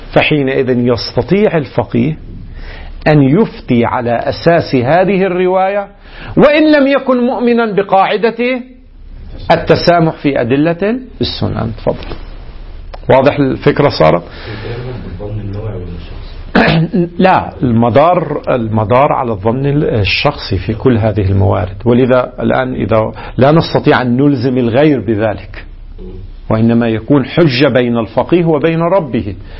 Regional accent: Lebanon; الان مثلا عندنا في لبنان

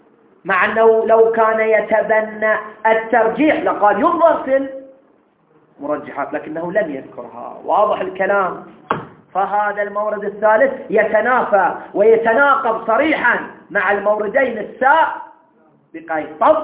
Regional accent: Bahrain; لا أنا من البحرين

